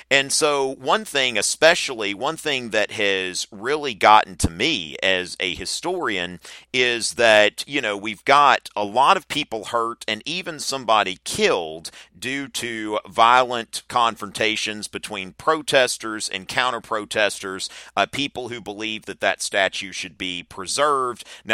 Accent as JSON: {"language": "English", "region": "the South", "country": "United States", "tie": "born or raised there", "said": "as of course I grew up in the South in the 1980s, 1990s."}